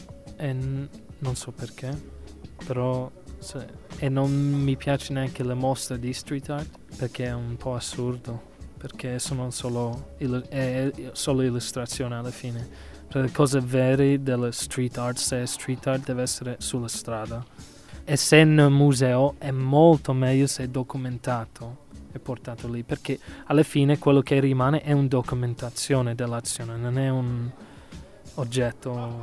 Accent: United States; Italian is a second language; now in Italy; sono un americano che ha vissuto solo 5 anni in America.

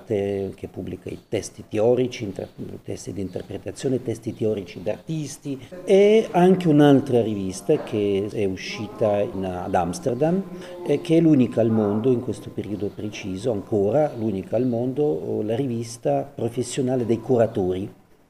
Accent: Moscow, Russia; Italian is a second language; sono nato e vivo a Mosca per molti anni, dal 1990.

